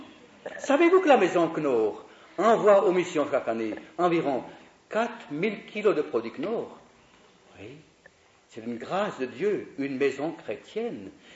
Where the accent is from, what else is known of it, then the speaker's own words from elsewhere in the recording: Bern, Switzerland; Une fois que je rentrais d'une ville de Suisse qui s'appelle Lausanne, chez moi à Berne